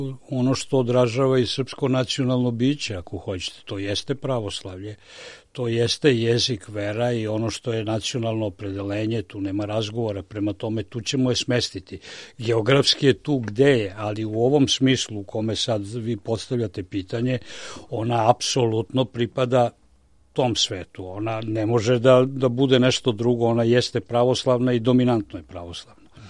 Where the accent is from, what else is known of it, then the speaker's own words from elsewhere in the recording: Serbia; Kod nas u Srbiji